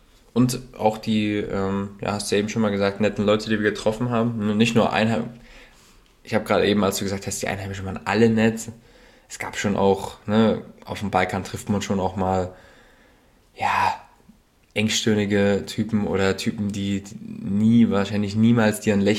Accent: Germany; Angesprochen und gefragt, wo wir herkommen, auf Englisch. Und wir meinten, wir kommen aus Deutschland.

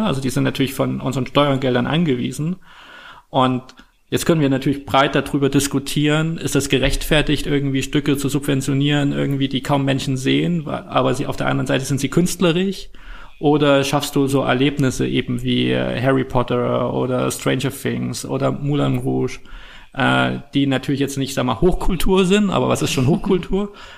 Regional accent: Gera, Thuringia, Germany; Ich habe dich in meine alte Heimat entführt, nach Gera.

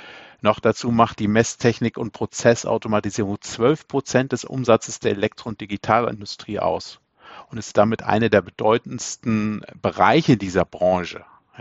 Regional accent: Hamburg, Germany; Ich bin verheiratet, habe 2 Söhne, 11 und 14 Jahre und bin ursprünglich aus Hamburg.

